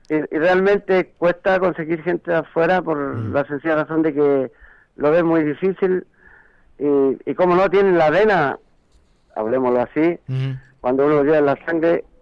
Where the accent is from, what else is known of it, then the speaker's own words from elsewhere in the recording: Chile; los únicos latinos somos los chilenos que... vamos a representar Chile a ese lugar.